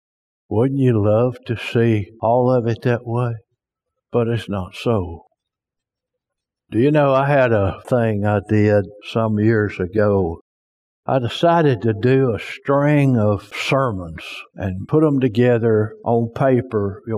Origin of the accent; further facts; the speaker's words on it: Spring Hill, Louisiana, United States; I was raised in Spring Hill, Louisiana, and if you said stuff you shouldn't say, you didn't come in here and get a switch.